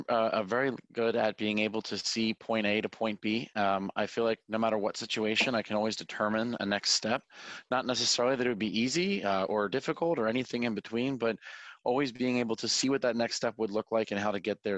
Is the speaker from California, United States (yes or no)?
no; Philadelphia, Pennsylvania, United States; Northeast Philadelphia.